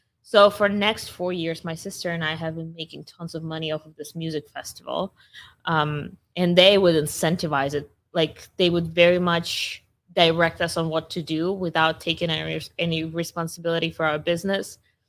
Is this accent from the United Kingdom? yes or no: no; Russia; I grew up in Russia. I've seen hyperinflation multiple times in my lifetime.